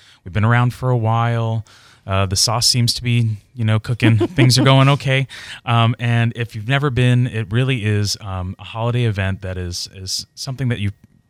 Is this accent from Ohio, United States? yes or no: yes; Cincinnati, Ohio, United States; I came from Cincinnati, Ohio.